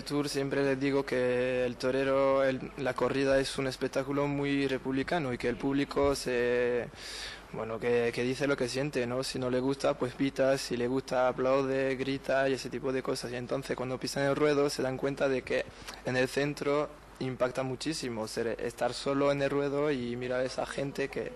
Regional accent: Occitania, France; Spanish is a second language; Es un pequeño pueblo al lado de Nimes, a 4 kilómetros de Nimes, muy, muy aficionado también.

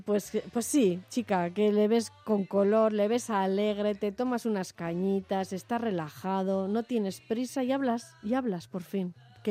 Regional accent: Basque Country, Spain; Nosotros, como buenos vascos, somos de comer y de beber

